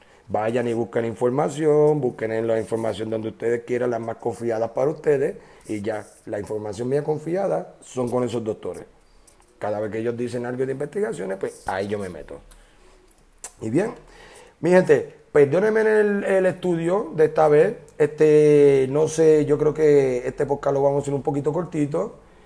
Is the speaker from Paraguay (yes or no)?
no; Puerto Rico; ahora mismo acabo de llegar a Puerto Rico, estoy en desempleado, soy un puertorriqueño más desempleado con ganas de superación.